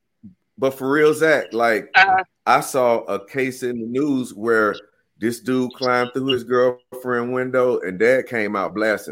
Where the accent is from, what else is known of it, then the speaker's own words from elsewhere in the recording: Atlanta, Georgia, United States; I grew up in Atlanta.